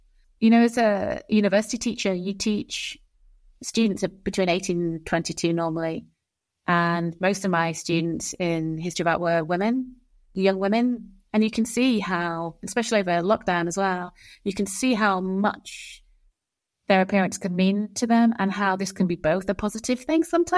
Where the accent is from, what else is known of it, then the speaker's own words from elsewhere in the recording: England, United Kingdom; now in Edinburgh, United Kingdom; I'm originally from England, but I'm based in Scotland in the University of Edinburgh.